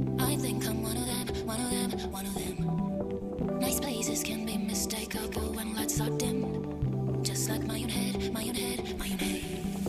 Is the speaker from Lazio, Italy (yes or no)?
yes; Rome, Lazio, Italy; moved away as an adult; now in London, United Kingdom; 8 years ago I bought a one-way ticket to London. Now, I was born and raised in Rome, surrounded by sunshine, amazing food, incredible art, a very warm family.